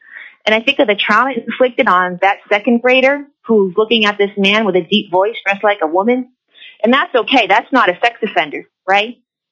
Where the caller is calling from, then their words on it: Shishmaref, Alaska, United States; And I'm calling from Shishmaref.